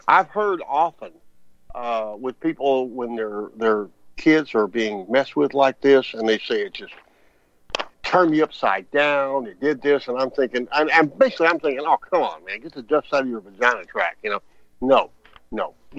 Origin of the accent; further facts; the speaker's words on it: Austin, Texas, United States; If you're from Austin, and I'm from Austin, that's Austin, Austin, and V's from Austin